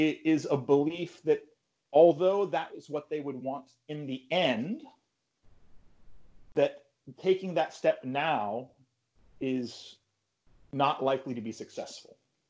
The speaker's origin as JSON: {"language": "English", "region": "California", "country": "United States", "tie": "born or raised there", "said": "I was in California over the summer, my hometown or the nearest city."}